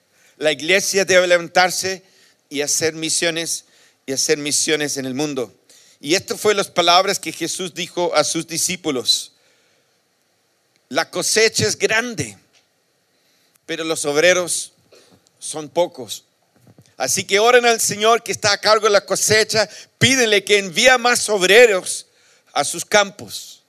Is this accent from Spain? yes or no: no; South Africa; Yo nací y crecí en Sudáfrica, y ahí fui a la universidad. Mis padres eran asistentes a una iglesia anglicana, pero nunca llegaron a conocer la fe verdadera en ese tiempo.